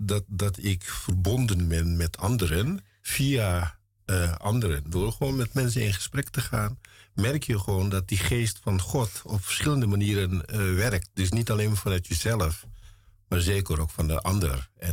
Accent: Vught, North Brabant, Netherlands; born there; geboren in Vught in 1956.

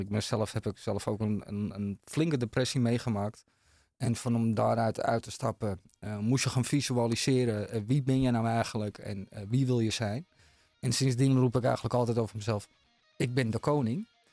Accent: Purmerend, North Holland, Netherlands; accent: Amsterdam; ik klink wel Amsterdams. Ik ben helaas geen ras Amsterdammer. Kom uit Purmerend, opgegroeid ook in Purmerend. Maar wel echt Amsterdams opgevoed ook. Mijn moeder was wel echt kwam uit Geuzeveld. En mijn vader kwam uit Bad Hoeverdorp.

